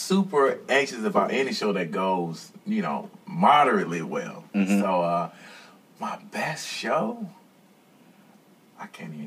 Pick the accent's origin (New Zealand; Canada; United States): United States; Richmond, Virginia; As of right now, performance wise, I mean Richmond because it's my hometown.